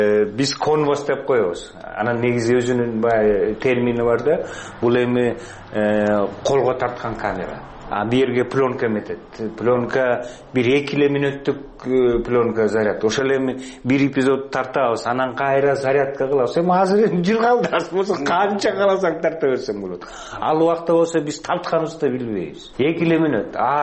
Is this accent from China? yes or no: no; Kuntuu, Chuy Region, Kyrgyzstan; born there; Мен негизи ушул жерде, ушул жерде төрөлгөм. Бул эски үйүбүз.